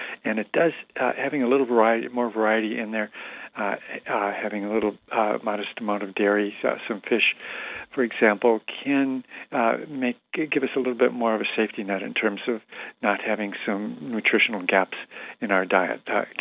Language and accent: English; Michigan, United States; I grew up in Michigan in a dairy family for generations, so I'm definitely sympathetic with dairy